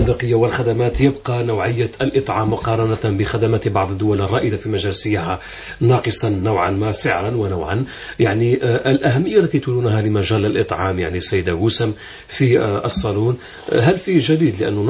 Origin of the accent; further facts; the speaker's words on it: Algeria; ويبقى رهان أكيد كبير لدينا كجزائريين في تشجيع المنتجين المحليين